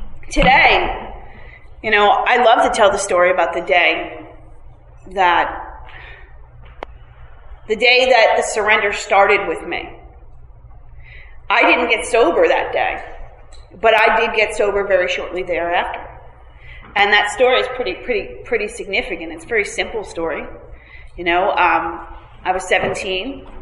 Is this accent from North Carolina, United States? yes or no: no; Montclair, New Jersey, United States; I grew up in Montclair, New Jersey, and I was in East Orange, New Jersey.